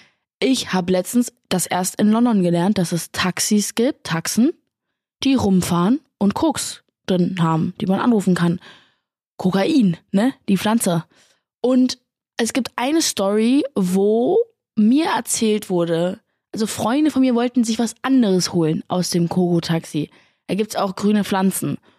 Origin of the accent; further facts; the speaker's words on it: Berlin, Germany; Ich komme aus Berlin und ich habe 2 große Brüder.